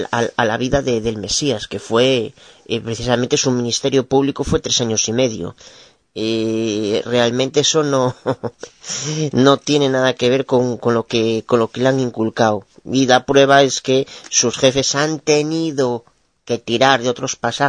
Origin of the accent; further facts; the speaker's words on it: Spain; soy abogada de España.